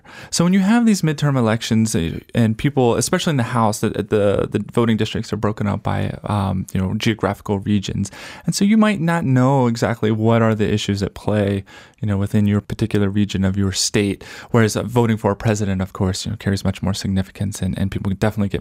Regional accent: East Coast, United States; moved away; also born or lived in Oregon; I'm from the East Coast originally. Most recently lived on the West Coast and have spent most of my life out that way, in Oregon.

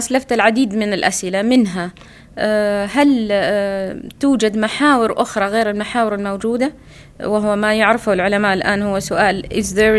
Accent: Saudi Arabia; فبالنسبة كوني كسعودية وكإمرأة وعرفت أنه أنا أول سعودية في المجال

